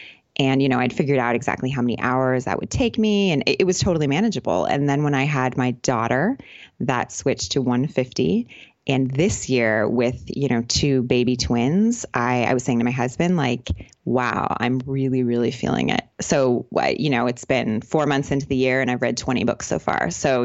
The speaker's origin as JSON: {"language": "English", "region": "California", "country": "United States", "tie": "born or raised there", "moved": "as an adult", "said": "You know, I grew up in California, but basically since I left university, I've just kind of been living in a different country."}